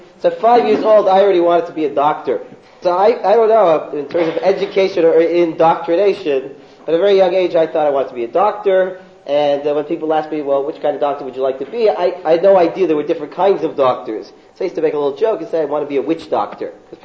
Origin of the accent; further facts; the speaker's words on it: Toronto, Ontario, Canada; When I was growing up in Toronto, I did Baruch Hashem, thank God, I did very well in school.